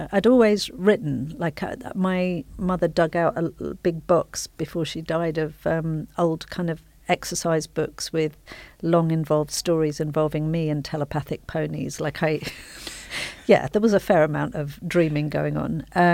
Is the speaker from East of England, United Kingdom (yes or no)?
no; Hackney, London, United Kingdom; I was 14 and I grew up in Hackney, and I loved horses